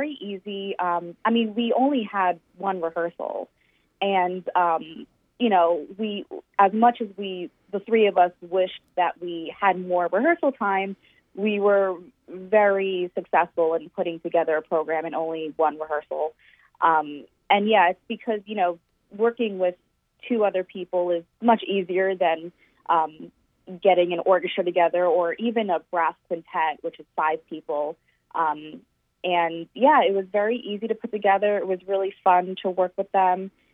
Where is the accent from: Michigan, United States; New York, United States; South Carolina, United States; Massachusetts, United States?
New York, United States; Long Island; born there; also born or lived in Brooklyn; So originally I am from the New York City area. I was born on Long Island, New York.